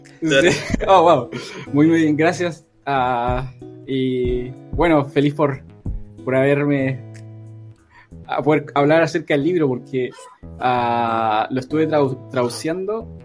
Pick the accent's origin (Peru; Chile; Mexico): Chile; Valdivia, Los Ríos; soy de Valdivia originalmente, Chile, una ciudad más linda del sur de Chile.